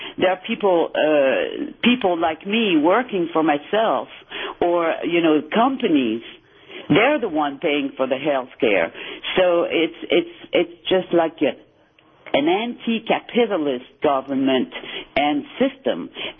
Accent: Rochester Hills, Michigan, United States; now in France; I grew up in Rochester Hills. And he came back with me here to France 10 years ago.

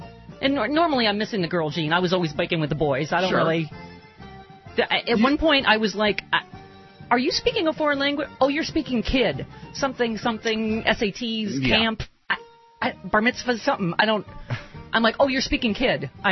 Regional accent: United States; I'm from America. Where's my cheesy music?

